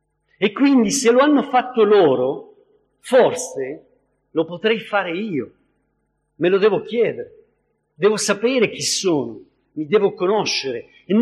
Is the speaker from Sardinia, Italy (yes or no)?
no; Sicily, Italy; ci sono siciliani come il sottoscritto